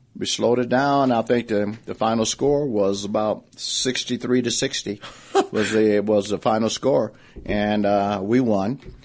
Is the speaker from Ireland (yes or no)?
no; Indianapolis, Indiana, United States; So I always say that I graduated from East Waterloo High School, but I was raised in Indianapolis, Indiana, and I was a basketball king.